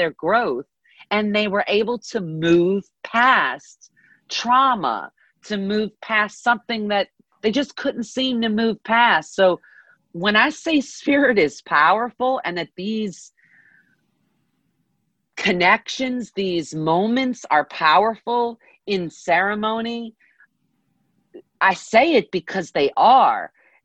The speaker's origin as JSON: {"language": "English", "country": "United States", "said": "I am a proud American, and I am not an American disser."}